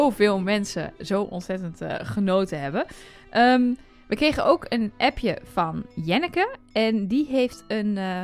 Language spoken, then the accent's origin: Dutch; Netherlands; Ik ben een Nederlander.